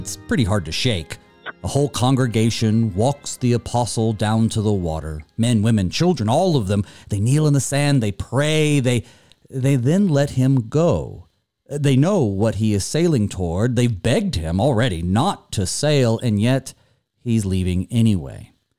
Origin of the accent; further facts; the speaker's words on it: North Carolina, United States; now in Minnesota, United States; but I'm from North Carolina